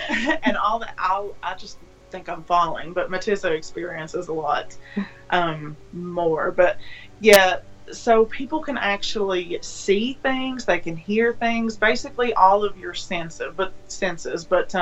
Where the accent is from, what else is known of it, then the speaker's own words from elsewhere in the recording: Kentucky, United States; And I'm from Kentucky, and I love everything morbid.